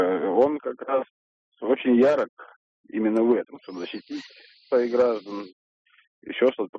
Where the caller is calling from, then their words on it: Moscow, Russia; Я опять из Москвы